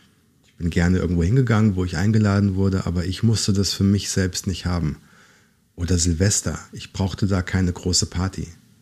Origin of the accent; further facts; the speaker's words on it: Langgöns, Hesse, Germany; Ich bin auf dem Dorf aufgewachsen, in Langgöns.